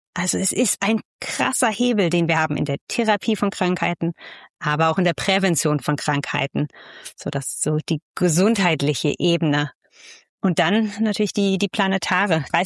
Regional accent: Berlin, Germany; ich wohne in Berlin, ich komme ursprünglich auch aus Berlin. Ich habe schon anderswo gelebt in der Welt, aber bin zurückgekommen nach Berlin, weil es für mich natürlich familiär hier verankert ist.

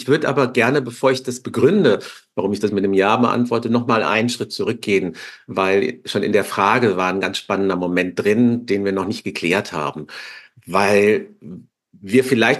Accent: Austria; bei uns in Österreich

